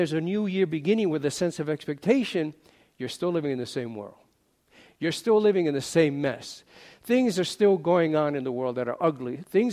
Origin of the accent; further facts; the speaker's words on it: New York City, New York, United States; now in San Diego, United States; As you all probably remember, I come from New York City, and I lived there for 35 years before I came out to San Diego.